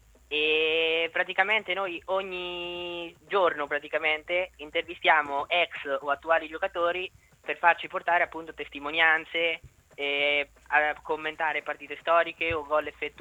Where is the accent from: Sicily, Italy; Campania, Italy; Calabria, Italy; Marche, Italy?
Marche, Italy; Ancona; siamo di Ancona